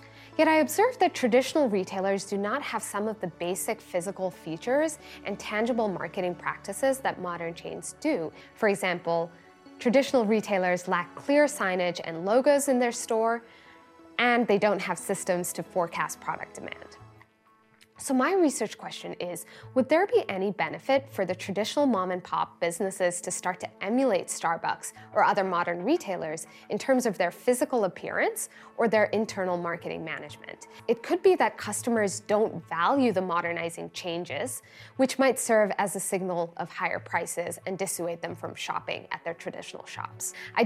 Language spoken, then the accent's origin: English; Singapore; my background of being an Indian immigrant growing up in Singapore